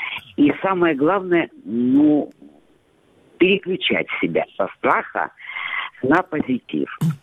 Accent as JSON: {"language": "Russian", "town": "Sloviansk", "region": "Donetsk Oblast", "country": "Ukraine", "said": "Да, я психолог из города Славянска."}